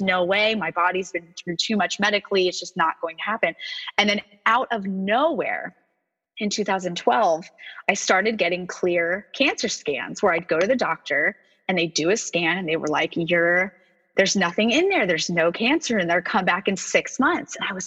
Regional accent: Orange, California, United States; I grew up in Orange, California. I had a traditional sort of church school experience

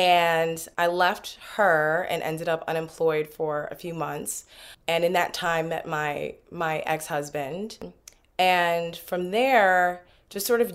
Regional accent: Newark, New Jersey, United States; I loved helping those students because I'm originally from Newark.

